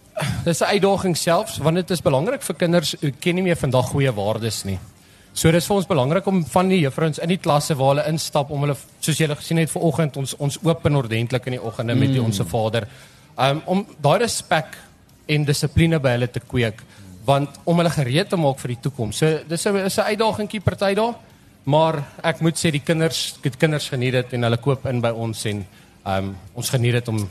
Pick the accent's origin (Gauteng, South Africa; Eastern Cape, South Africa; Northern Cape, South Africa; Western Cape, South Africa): Gauteng, South Africa; Krugersdorp; ek is nie oorspronkelijk van Pretoria af nie, ek kom al van Kreersdorp af.